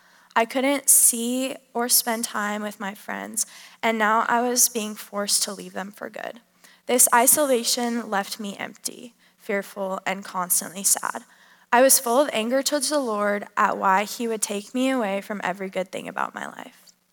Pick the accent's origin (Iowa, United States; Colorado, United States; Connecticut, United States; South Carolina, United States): Colorado, United States; though growing up in Colorado, we did go to church once a week and sometimes prayed over meals.